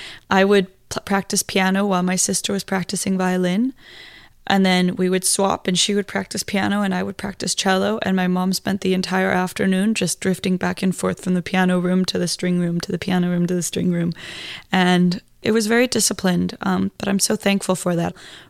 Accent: Iceland; I guess, I mean, I grew up in Iceland, so I just wasn't very close to that culture.

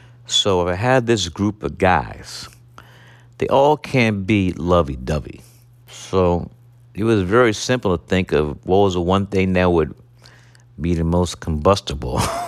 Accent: Brooklyn, New York, United States; As a young lad growing up in Brooklyn, New York

